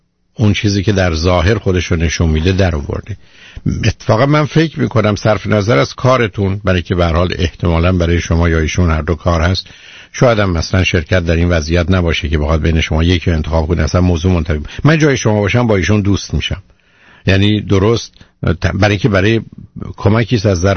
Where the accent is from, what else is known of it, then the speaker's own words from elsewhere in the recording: Iran; بسیاری از ما که در ایران بزرگ شدیم